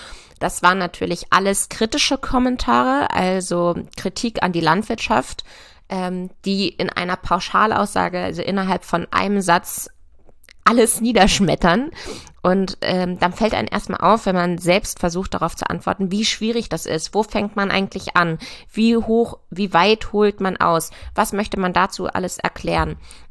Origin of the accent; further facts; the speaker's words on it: Lower Saxony, Germany; also born or lived in Göttingen / Berlin; ich komme aus der Nähe von Hannover, bin auch ein Hannover-Fan, um das mal an dieser Stelle hier zu sagen. Schöne Stadt. Bin auf dem Land aufgewachsen, auf einem landwirtschaftlichen Betrieb